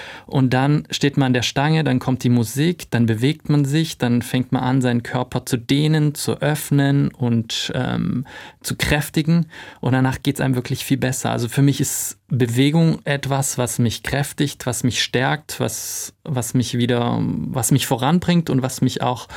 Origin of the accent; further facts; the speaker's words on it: Stuttgart, Baden-Württemberg, Germany; Ich bin aufgewachsen hier in Stuttgart und war schon, seit ich 5 Jahre alt bin, regelmäßig im Ballett als Zuschauer